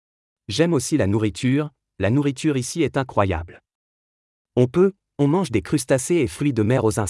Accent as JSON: {"language": "French", "country": "Ecuador", "said": "Et pour être honnête, j'aime mon pays. L'Équateur est un pays magnifique, mais surtout nous avons une très grande variété de cultures et de personnes"}